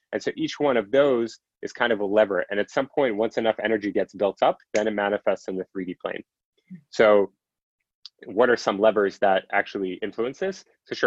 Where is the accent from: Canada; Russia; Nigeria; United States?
Russia; I'm originally from Russia